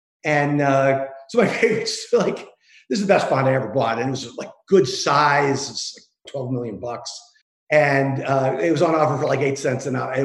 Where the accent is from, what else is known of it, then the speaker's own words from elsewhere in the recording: Miami, Florida, United States; I like to think my Miami Heat are kind of the same. I grew up in Miami